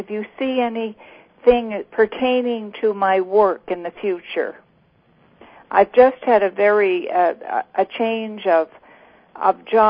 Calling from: Nova Scotia, Canada; I'm calling from Nova Scotia, Canada.

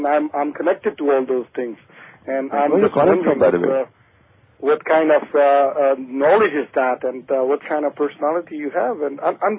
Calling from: Brampton, Ontario, Canada; I'm calling from Brampton, Ontario.

